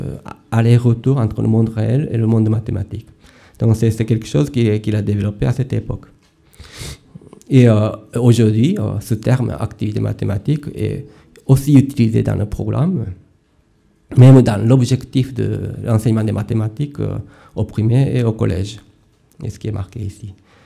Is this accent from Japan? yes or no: yes; Japan; French is a second language; Chez nous, au Japon, il y a des rapports humains, personnels, un peu spéciaux.